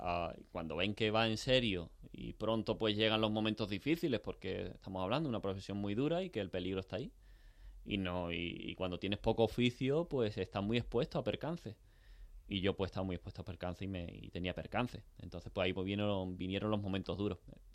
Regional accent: San Fernando, Andalusia, Spain; Con 7 años me traslado a San Fernando, a Cádiz, mi tierra, la tierra paterna.

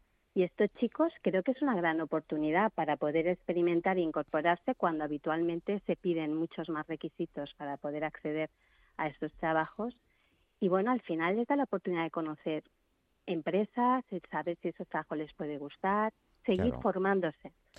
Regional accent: Balearic Islands, Spain; soy mallorquina

